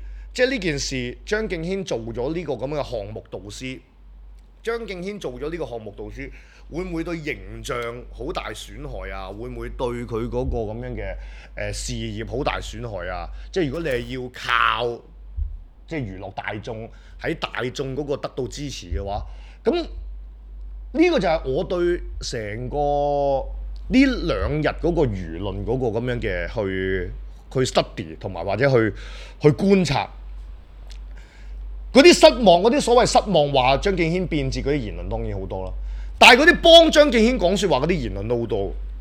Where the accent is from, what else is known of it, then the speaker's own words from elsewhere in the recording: Guangzhou, Guangdong, China; 我自己身為一個廣州人，你哋咁多人，你哋咁多人上去廣州玩